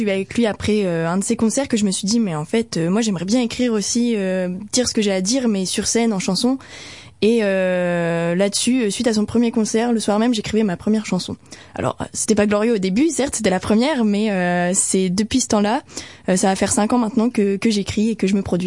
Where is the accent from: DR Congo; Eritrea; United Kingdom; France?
France; Lille, Hauts-de-France; Alors moi à la base je suis de Lille